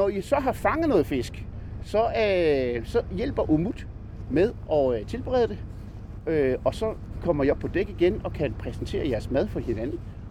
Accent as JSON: {"language": "Danish", "region": "Region of Southern Denmark", "country": "Denmark", "said": "Og vi skal ud og fange nogle sild og nogle flage, som siger hjemme på Fyn."}